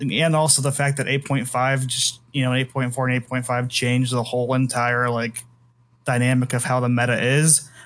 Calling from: Idaho, United States; Good old Idaho.

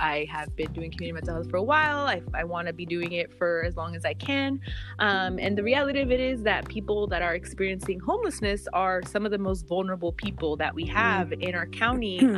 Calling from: California, United States; I'm calling from the San Fernando Valley.

